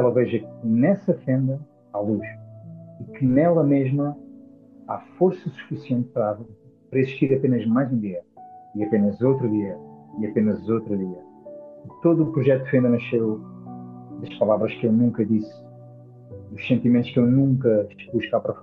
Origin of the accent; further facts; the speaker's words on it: Elvas, Portalegre, Portugal; Foi aqui que eu nasci, em Elvas, foi aqui que eu cresci até uma certa altura, até sair, até ir para uma instituição e regressei há mais ou menos 4 anos.